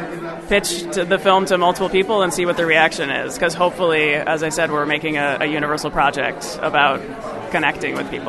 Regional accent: Michigan, United States; I'm from Michigan originally, and it's basically buried in snow for 8 months of the year.

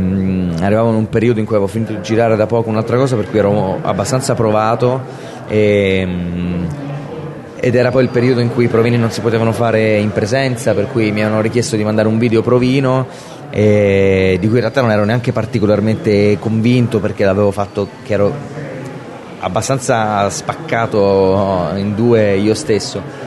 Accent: Pescara, Abruzzo, Italy; facevo un corso di teatro a Pescara, che è la mia città natale

